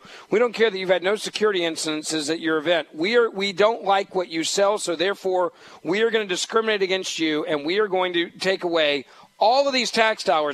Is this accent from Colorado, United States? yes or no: no; Memphis, Tennessee, United States; the county commission I was mentioning in my hometown of Memphis.